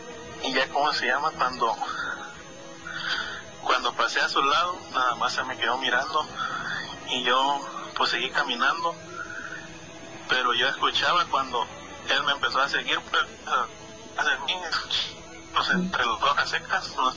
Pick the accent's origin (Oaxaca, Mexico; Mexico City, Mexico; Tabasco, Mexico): Oaxaca, Mexico; now in Los Angeles, United States; Soy originario de Oaxaca, ya sabrán cómo hay de relatos para allá, muchas cosas.